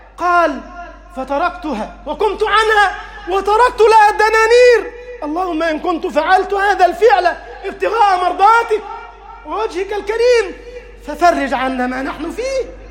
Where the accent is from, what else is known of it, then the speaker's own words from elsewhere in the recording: Egypt; اللهم اجعل بلدنا مصر أمنا أمانا، سخاء رخاء